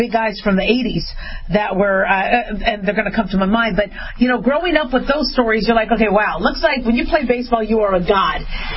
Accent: Phoenix, Arizona, United States; also born or lived in Las Vegas / Los Angeles; Yeah, I grew up in Phoenix. I grew up in Vegas. I was born in L.A.

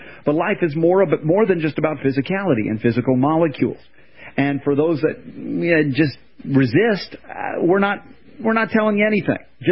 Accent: United States; The world we grew up in America, Western world, the mindset

